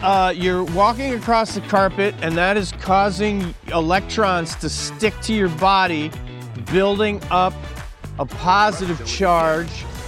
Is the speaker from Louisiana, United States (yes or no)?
no; Buffalo, New York, United States; also born or lived in Okinawa, Japan / California; now in Colorado, United States; because I grew up in Buffalo, New York area where it's high humidity. I lived in Okinawa, Japan, where it's mega mondo humidity, California, where there's some humidity. I moved to Colorado where there's like no humidity almost all the time.